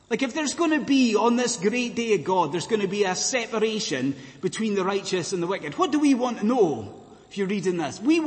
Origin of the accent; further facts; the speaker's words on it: Scotland, United Kingdom; I'm from Scotland.